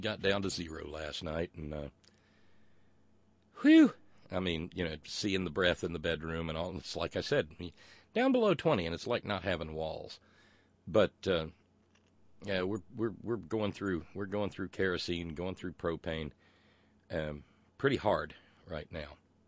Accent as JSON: {"language": "English", "region": "the South", "country": "United States", "tie": "born or raised there", "said": "And growing up in the South, well, there were a lot of years of just watching them lose and lose and lose and lose."}